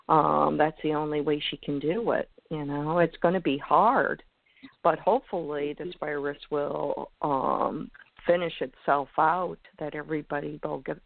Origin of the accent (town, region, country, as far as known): Florida, United States